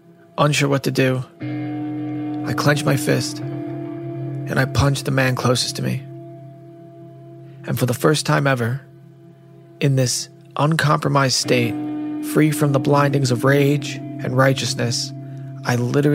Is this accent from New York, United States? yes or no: yes; Long Island, New York, United States; My fighting days culminated at the age of 19 in my hometown of Long Island, New York.